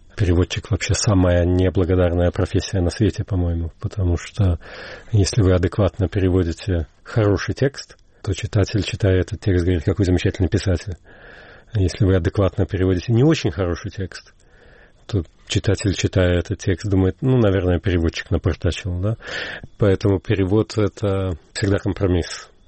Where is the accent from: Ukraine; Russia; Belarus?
Belarus; moved away as an adult; now in Sweden; Я приехал в Швецию из Беларуси, соответственно, я работал на русском и на белорусском языке до отъезда.